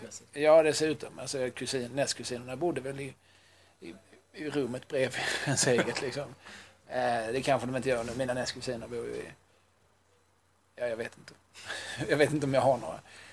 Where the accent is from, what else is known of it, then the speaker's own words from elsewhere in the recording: Skåne, Sweden; I Skåne ja. Säger vi ju nästkusin.